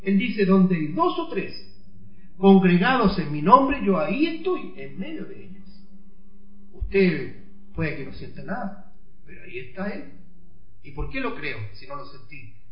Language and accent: Spanish; Chile; No tenemos, en otras palabras, como buen chileno, ni para hacer cantar un ciego, decía mi madre.